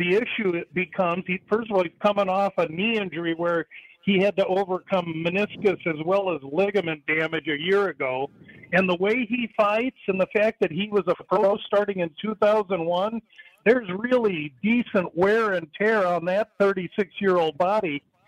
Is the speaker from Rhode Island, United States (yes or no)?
no; Nebraska, United States; who was a college wrestler in my home state of Nebraska at the University of Kearney.